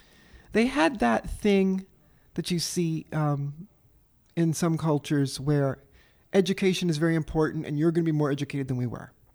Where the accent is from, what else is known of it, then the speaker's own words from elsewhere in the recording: Louisiana, United States; I grew up in the River Parishes.